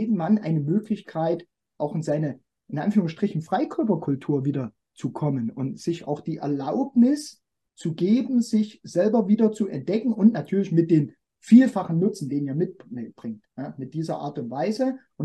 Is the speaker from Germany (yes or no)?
yes; East Germany, Germany; ich komme aus der DDR, ich bin offen erzogen worden.